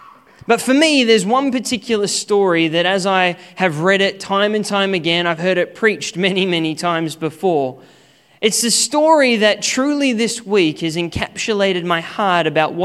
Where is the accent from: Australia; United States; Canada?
Australia; Queensland; But I grew up in Queensland